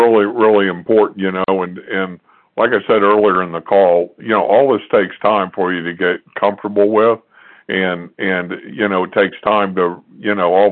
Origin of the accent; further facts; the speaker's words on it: Houston, Texas, United States; born there; Well, I was born in Houston, Texas.